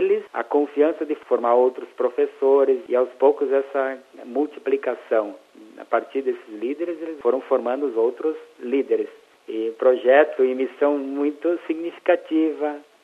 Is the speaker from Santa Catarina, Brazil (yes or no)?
yes; São Miguel do Oeste, Santa Catarina, Brazil; moved away as an adult; now in Mozambique; sou de São Miguel do Oeste, Santa Catarina, estou a Moçambique há 4 anos e meio